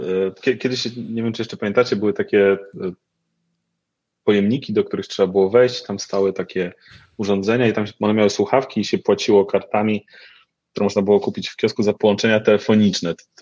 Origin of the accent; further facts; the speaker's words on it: Warmian-Masurian Voivodeship, Poland; Ja się wychowałem w Pipidówie na Warmii